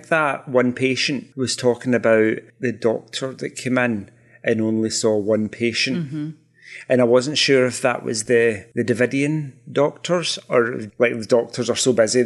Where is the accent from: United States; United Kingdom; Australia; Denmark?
United Kingdom; But me being let's call myself British for the moment, we're exposed to American TV.